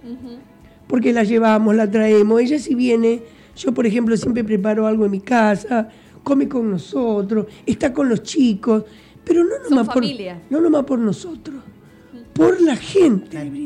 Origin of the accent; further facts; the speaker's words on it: San Guillermo, Santa Fe, Argentina; now in Brinkmann, Argentina; Eduardo dice que ya soy de Brinkmann ya. Porque hace muchos años más que vivo acá que en San Guillermo.